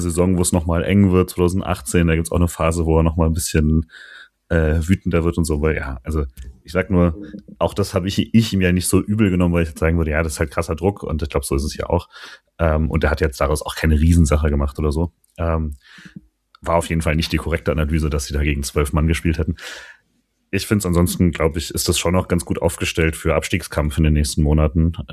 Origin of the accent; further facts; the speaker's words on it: Freiburg, Baden-Württemberg, Germany; gerade als Freiburger darf man da, glaube ich, nicht allzu viele Steine aus dem Glas rausschmeißen.